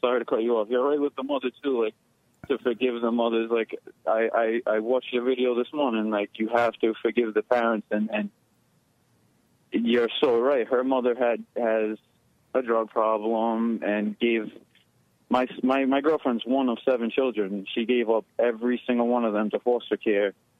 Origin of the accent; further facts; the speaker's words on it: Rhode Island, United States; Rhode Island.